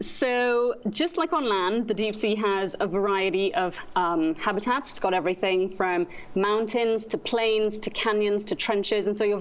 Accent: Trinidad & Tobago; I'm from Trinidad and Tobago

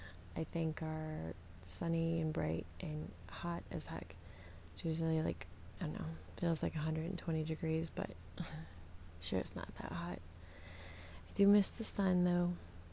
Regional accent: Florida, United States; I'm from Florida, so I'm not used to the rainy kind of, I don't know, weather.

